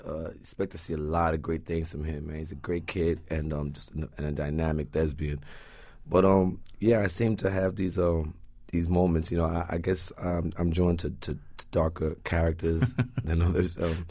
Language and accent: English; New York City, New York, United States; what I was allowed to see and be around growing up in Vanderveer